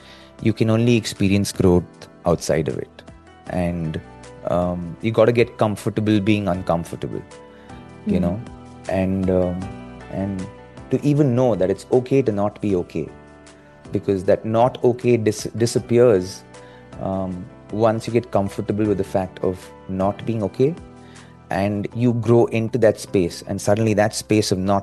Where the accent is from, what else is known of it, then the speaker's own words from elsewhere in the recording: India; I still continue to get the attention because we as Indian cricketers are so loved all around the world.